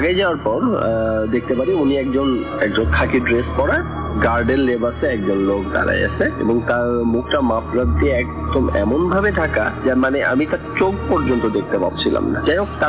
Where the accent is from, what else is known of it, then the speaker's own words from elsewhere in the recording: Bogura, Rajshahi Division, Bangladesh; now in Dhaka, Bangladesh; আমি কামরান বাজারে থাকি। আমি একটা প্রাইভেট কোম্পানিতে জব করি, আমার দেশের বাড়ি বগুড়াতে।